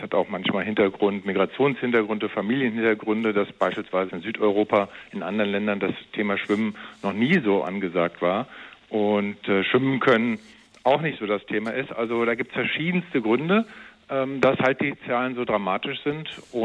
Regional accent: Frankfurt, Hesse, Germany; Ich selber habe ja als Frankfurter in Offenbach trainiert

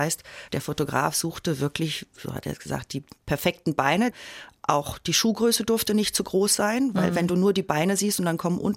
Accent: Baden-Baden, Baden-Württemberg, Germany; also born or lived in Karlsruhe; Nur geboren.

